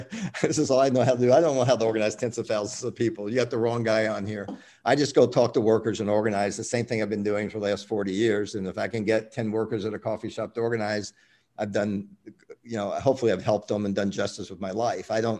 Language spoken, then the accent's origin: English; the South, United States; I grew up in the South, so I understand it, but you're leaving the South out.